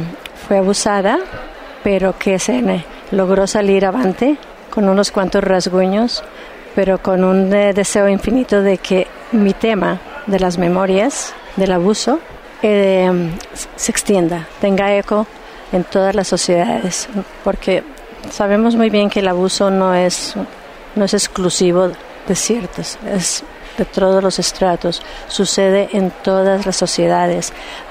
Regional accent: Bogotá, Colombia; moved away as an adult; now in New York, United States; yo soy bogotana, y llegué a Nueva York en el 71 acompañando a mi esposo, que en esa época la intención era pasar solo 3 años y regresar, un médico colombiano. Pero esos 3 años se convirtieron en 15 años

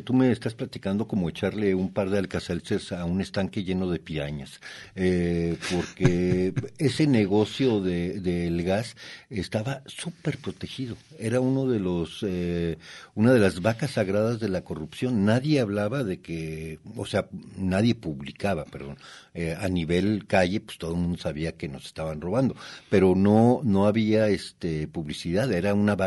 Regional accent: Mexico; como mexicanos, como gobierno mexicano

